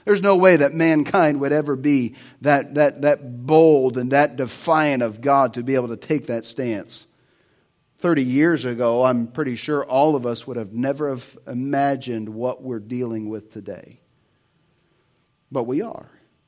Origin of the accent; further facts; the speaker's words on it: Middleburg, Florida, United States; also born or lived in Jacksonville; I'm from Jacksonville, Florida. Southern boy. I grew up in Middleburg. It's kind of like Bithlo to Orlando. You know, dirt roads, big trucks with tires, and dog.